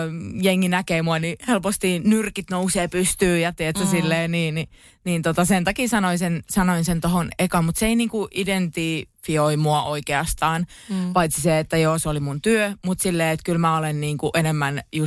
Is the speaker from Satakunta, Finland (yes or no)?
yes; Pori, Satakunta, Finland; hei, mä oon muuten Porista.